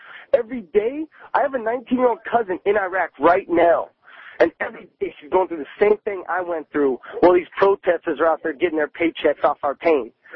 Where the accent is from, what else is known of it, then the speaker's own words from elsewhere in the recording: Kentucky, United States; moved away as an adult; people in my hometown of Kentucky, they called me a traitor.